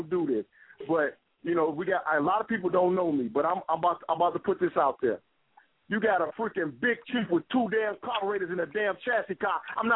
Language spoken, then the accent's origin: English; Chicago, Illinois, United States; I'm from up north, man. I'm from Chicago.